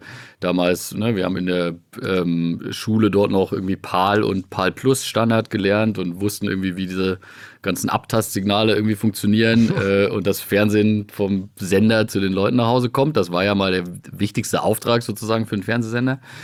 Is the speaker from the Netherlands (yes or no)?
no; Biberach an der Riss, Baden-Württemberg, Germany; dass du direkt erstmal mit meiner Heimat anfängst. Dazu muss man tatsächlich wissen, dass wir in Biberach an der Riss ja ein großes Pharmaunternehmen haben